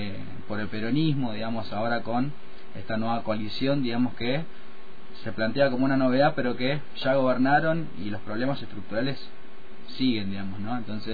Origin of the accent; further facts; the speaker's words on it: San Juan, Argentina; born there; soy nacido en San Juan